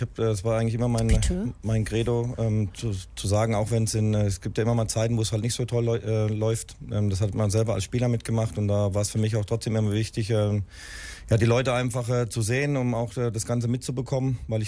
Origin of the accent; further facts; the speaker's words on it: Bochum, North Rhine-Westphalia, Germany; Ja, weil ich bin ja auch aus Bochum, von Bochum nach Wolfsburg gezogen.